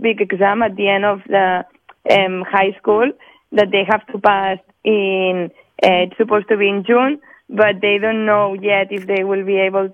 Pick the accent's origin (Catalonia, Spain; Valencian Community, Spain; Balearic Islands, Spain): Catalonia, Spain; Barcelona; English is a second language; I'm from Barcelona, Spain